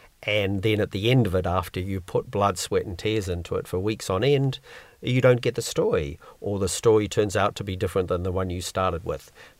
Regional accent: New Zealand; I'm a Kiwi, and this is every Kiwi's summer song from your childhood.

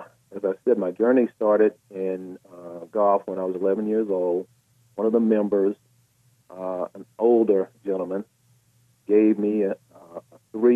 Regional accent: Arden, North Carolina, United States; And I grew up in Arden in the country.

